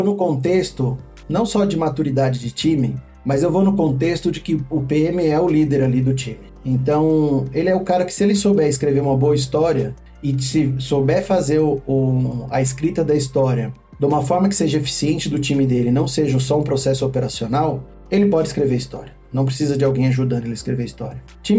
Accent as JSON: {"language": "Portuguese", "region": "São Paulo", "country": "Brazil", "tie": "born or raised there", "also_born_or_lived": "Paraná", "said": "Tenho 40 anos, sou natural do Paraná, mas moro em São Paulo desde os meus 4 anos de idade."}